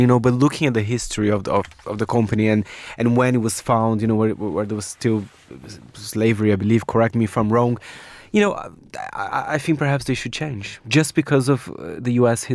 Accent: Brazil; It's the same, I can imagine in my home country, Brazil, where in the 80s and 90s, even on TV, you had these blonde TV presenters dressed up as indigenous ladies

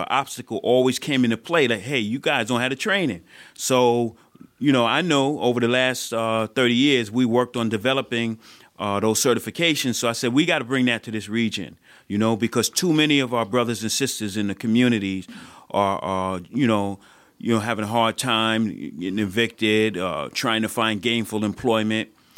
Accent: Brooklyn, New York, United States; now in Albany, United States; Well, actually, I'm born in Albany, but I grew up in Brooklyn, New York, and that's where we developed our talents for the construction trade.

